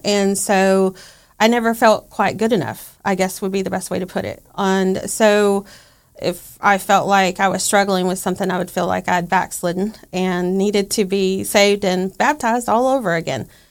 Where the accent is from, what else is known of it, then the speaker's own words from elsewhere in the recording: Georgia, United States; accent: Southern; just a normal Southern girl, which you can probably tell by my accent, by the way.